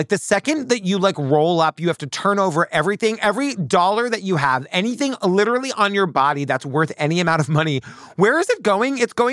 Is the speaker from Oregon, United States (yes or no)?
no; Massachusetts, United States; Well, where I grew up on Cape Cod, there, if you know what it's called, people from Cape Cod, let me know.